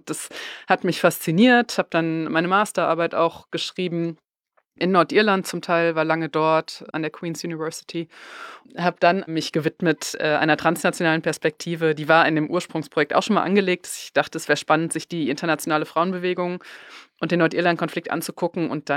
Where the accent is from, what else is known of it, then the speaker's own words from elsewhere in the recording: North Rhine-Westphalia, Germany; ich komme aus Westfalen